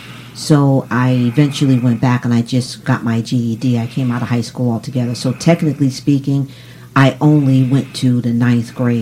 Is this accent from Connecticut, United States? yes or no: yes; New Haven, Connecticut, United States; Yes, I grew up in New Haven, one of six children. Grew up in New Hallville on Division Street, and had a very, very nice upbringing.